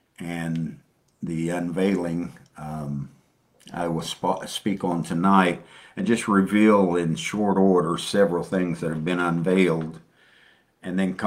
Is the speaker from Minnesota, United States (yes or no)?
no; Dayton, Ohio, United States; I'm from Dayton, Ohio